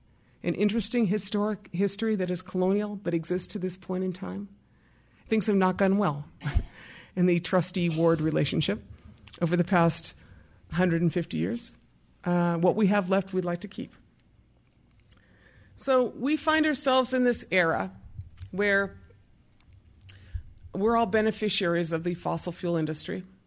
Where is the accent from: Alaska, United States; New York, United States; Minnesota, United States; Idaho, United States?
Minnesota, United States; I'm from White Earth Reservation. Each Indian has a number.